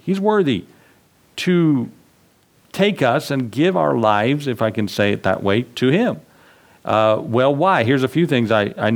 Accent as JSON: {"language": "English", "country": "United States", "said": "We're so privileged to be Americans."}